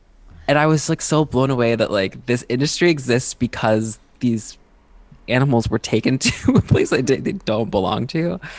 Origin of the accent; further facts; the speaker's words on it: Georgia, United States; like I'm from Georgia, like if I see a deer I'm still like shocked